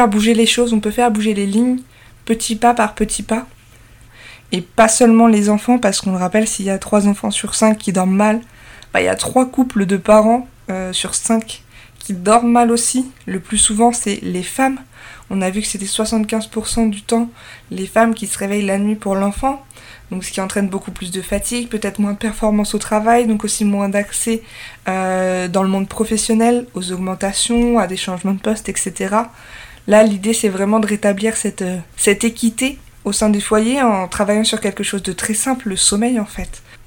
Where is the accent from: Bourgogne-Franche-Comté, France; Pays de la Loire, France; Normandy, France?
Bourgogne-Franche-Comté, France; now in Orléans, France; nous sommes d'Orléans, et la production des livres se fait à côté de Nevers, là où j'ai grandi, qui est à moins de 2 heures d'ici.